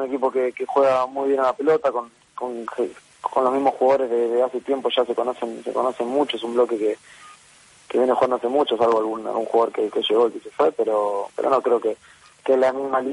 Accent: Argentina; yo también soy argentino

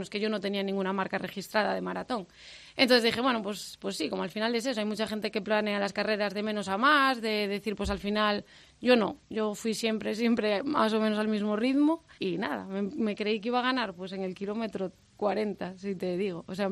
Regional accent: Otero de Toral de los Vados, Castile and León, Spain; Pertenezco sí a Toral de los Vados, pero soy de Otero. Otero de Toral de los Vados.

